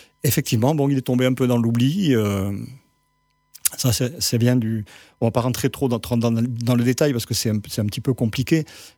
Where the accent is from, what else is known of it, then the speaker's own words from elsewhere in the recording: Algeria; now in France; Je suis né en Algérie, donc j'ai fait l'école primaire en Algérie.